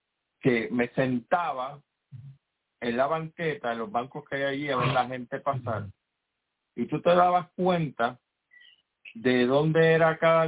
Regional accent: Puerto Rico; Ahorita le eché el ojo a Puerto Rico, porque obviamente soy puertorriqueño, pero yo quiero aclarar.

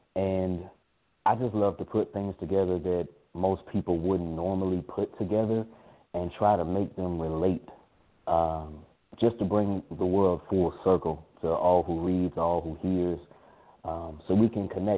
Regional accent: Macon, Georgia, United States; I hail from Macon, Georgia.

